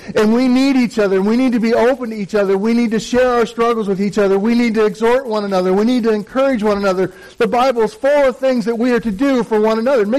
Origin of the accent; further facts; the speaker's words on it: Midwest, United States; I come from the Midwest and we had a county fair where they had horse pulls.